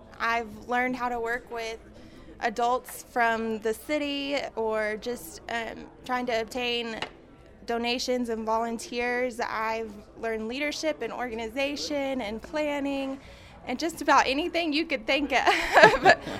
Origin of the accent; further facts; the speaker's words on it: Decatur, United States; I built a pocket park in my hometown of Decatur.